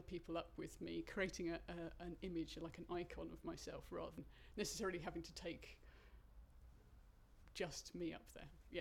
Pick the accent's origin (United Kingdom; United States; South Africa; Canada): United Kingdom; London; My date of birth is the 3rd of January 1977 and I'm from London.